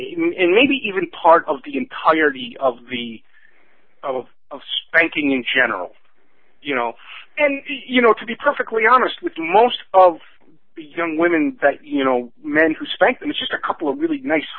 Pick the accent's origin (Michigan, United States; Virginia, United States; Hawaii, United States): Michigan, United States; Detroit; I am from Detroit, but I have never fired a firearm before.